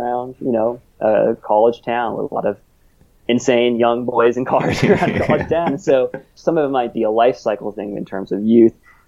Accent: Southeast, United States; There were a lot of instances of violence when I was growing up in the Southeast.

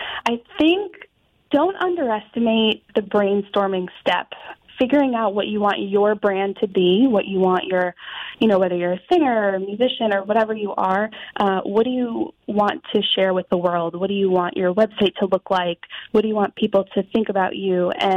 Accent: Somers, New York, United States; now in South Salem, United States; I grew up in Westchester. I'm from Somers, New York, and now I live in South Salem.

